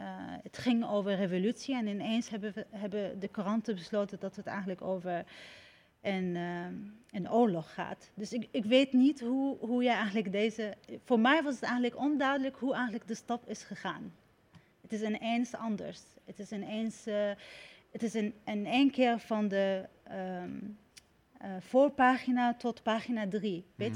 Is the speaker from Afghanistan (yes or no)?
no; Syria; Dutch is a second language; voor mij ook als Syriër was het anders.